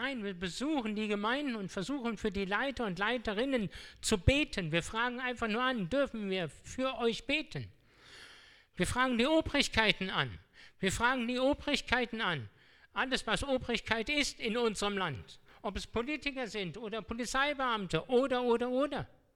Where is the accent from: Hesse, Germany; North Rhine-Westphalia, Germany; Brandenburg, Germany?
Hesse, Germany; Hanau; In Hanau, da um die Ecke, wo ich herkomme, da muss sich noch viel mehr verändern.